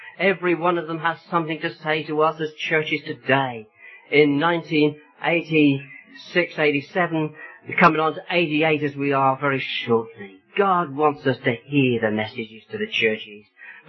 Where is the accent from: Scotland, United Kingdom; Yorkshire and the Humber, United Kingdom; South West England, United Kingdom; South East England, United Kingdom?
South East England, United Kingdom; Oxford; Many of you know that I came from, my hometown is Oxford. And in the city of Oxford, where I was brought up and where I went to school, I know it like the back of my hand.